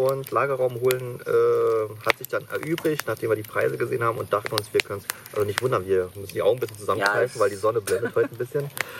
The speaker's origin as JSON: {"language": "German", "region": "Berlin", "country": "Germany", "said": "Wir waren eigentlich, wie man es vielleicht hört, eigentlich sind wir aus Berlin."}